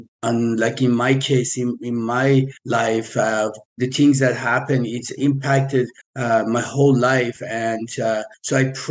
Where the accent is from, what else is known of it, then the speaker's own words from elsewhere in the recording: Iran; English is a second language; originally I'm from Iran, and you know, I grew up in a family of loving family.